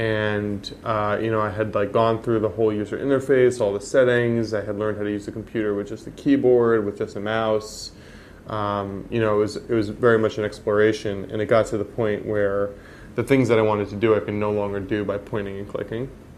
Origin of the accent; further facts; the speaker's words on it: New Jersey, United States; The catch is, you know, I grew up in Jersey, so you could only do it 6 months.